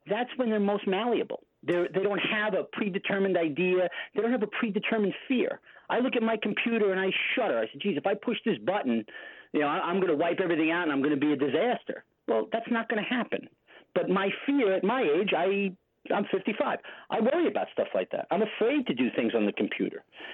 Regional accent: New York, United States; Listen, go slow. I'm from New York, you know, so just take it easy on me.

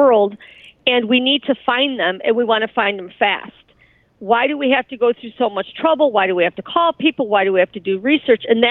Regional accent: Chicago, Illinois, United States; I'm from Chicago, so I was kind of sheltered being just, you know, in one market.

